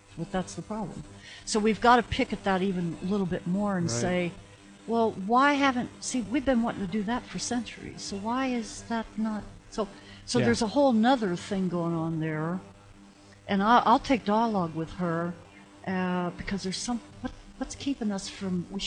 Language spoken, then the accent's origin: English; Green, Ohio, United States; The armpit of Ohio. I graduated from Green in high school at 16 years old.